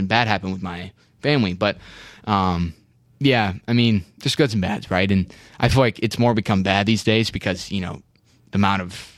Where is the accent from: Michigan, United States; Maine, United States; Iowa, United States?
Iowa, United States; West Des Moines; also born or lived in Waukee; Well, actually, so I was born in Des Moines. The Mercy Hospital right next to the Casey Center. I was actually born there, and then we moved to West Des Moines.